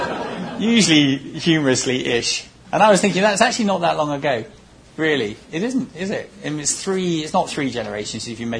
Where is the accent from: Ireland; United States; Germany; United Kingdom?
United Kingdom; you're understanding me better than the ladies and gentlemen from America, just because we're British, perhaps.